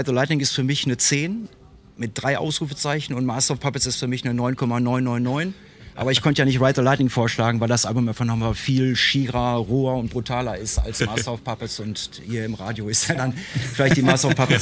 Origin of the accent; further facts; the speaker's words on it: North Rhine-Westphalia, Germany; ich komme ja aus Nordrhein-Westfalen